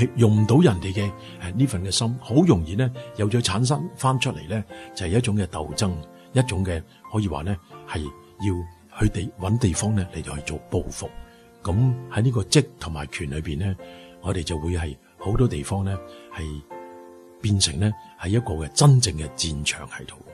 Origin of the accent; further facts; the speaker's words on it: China; 我们中国人有句说话，即会说是有容乃大。